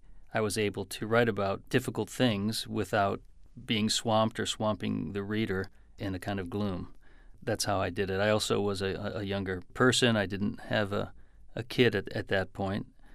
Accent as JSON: {"language": "English", "town": "Detroit", "region": "Michigan", "country": "United States", "tie": "born or raised there", "said": "I realized that it was the experience of growing up in Detroit that really led me to write the book."}